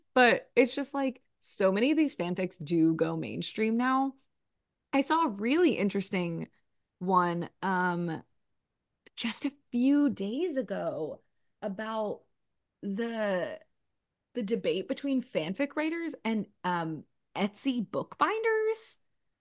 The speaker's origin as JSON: {"language": "English", "country": "United States", "said": "I literally just looked at the headline because I'm American."}